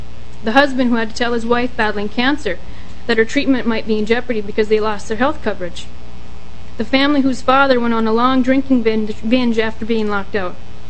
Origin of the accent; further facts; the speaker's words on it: Minnesota, United States; I was born and raised in the Red River Valley, educated there as well. The town where I grew up in is in the heart of the Red River Valley, part of the sugar beet land.